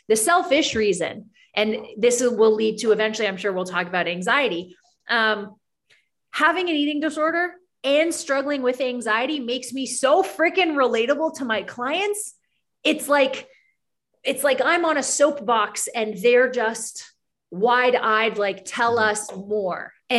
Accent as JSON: {"language": "English", "country": "Canada", "lives_now": "United States", "said": "I'm originally from Canada and nobody ever thinks as that as like a different nation. But I immigrated from Canada to the US."}